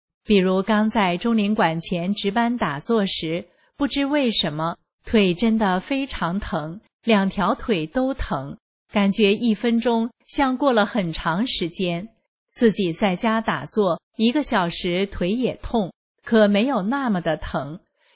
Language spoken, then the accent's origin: Chinese; Northeast China, China; 我是东北人，下雪对我不是什么稀罕的事